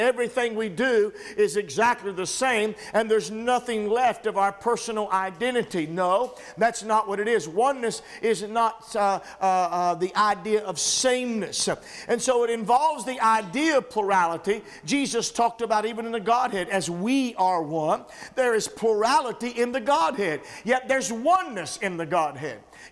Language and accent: English; West Virginia, United States; moved away; I mean, I come from the West Virginia hills and from the mountains of West Virginia, a whole different background.